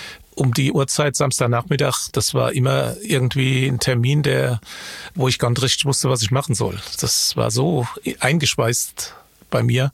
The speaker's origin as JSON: {"language": "German", "town": "Worms", "region": "Rhineland-Palatinate", "country": "Germany", "tie": "born or raised there", "lives_now": "Hamburg, Germany", "said": "Nee, das mit Worms ist jetzt auch Vergangenheit. Also das ist halt meine Heimatstadt, wo ich herkomme und wo ich immer gerne zurückfahre. Aber ansonsten ist Hamburg schon meine Heimat geworden"}